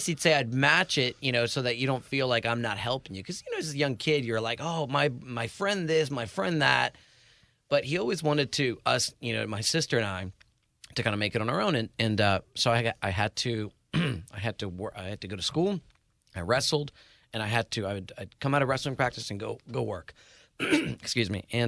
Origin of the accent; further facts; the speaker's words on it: Virginia, United States; also born or lived in Ecuador; Northern Virginia originally. Well, I was born in Ecuador, South America. My dad was born in the States, but raised in Ecuador, so I was blessed with, you know, being a dual citizen.